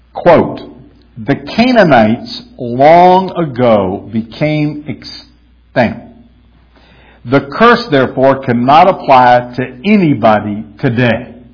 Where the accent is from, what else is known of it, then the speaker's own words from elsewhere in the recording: the South, United States; I said a minute ago I grew up in the South, and I remember living in the South arguing with people about this.